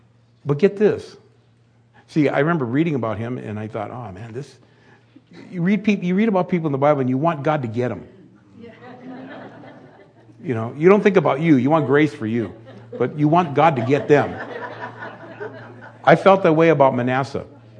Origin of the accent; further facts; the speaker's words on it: Wilmington, California, United States; And pretty frequently we get old Wilmington people coming in there. I grew up in Wilmington. And people from high school, even some teachers from Banning.